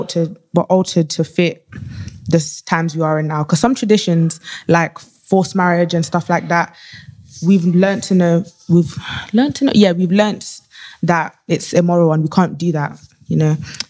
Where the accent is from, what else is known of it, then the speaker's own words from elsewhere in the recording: London, United Kingdom; also born or lived in Nigeria; I was raised in both countries, Nigeria and London.